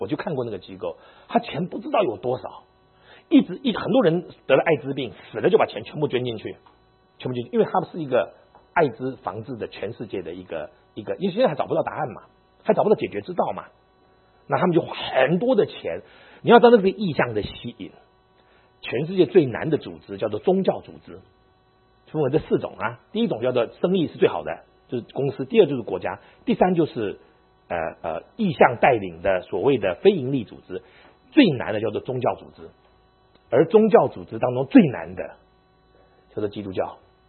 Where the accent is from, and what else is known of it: China